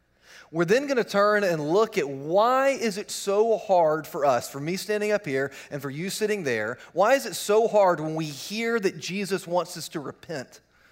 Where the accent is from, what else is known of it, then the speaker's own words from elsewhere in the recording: Richmond, Virginia, United States; I grew up in Richmond, Virginia, so we'd go up to Washington, D.C. pretty frequently